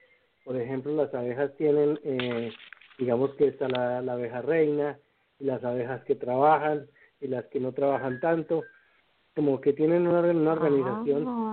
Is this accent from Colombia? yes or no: yes; Colombia; En la Amazonía de Colombia, que es en el sur del país, donde va el río Amazonas, en la frontera con Brasil, ahí, en mi país.